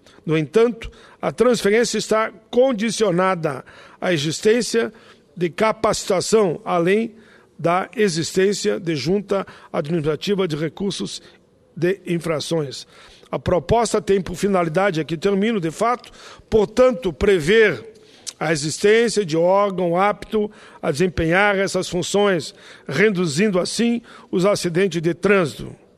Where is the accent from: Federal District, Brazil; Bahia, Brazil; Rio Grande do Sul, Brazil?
Rio Grande do Sul, Brazil; Caxias do Sul; felicitações à comunidade de Caxias, minha cidade natal